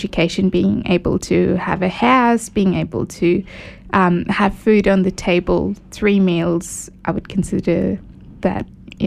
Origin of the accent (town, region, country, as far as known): Kenya; born or raised there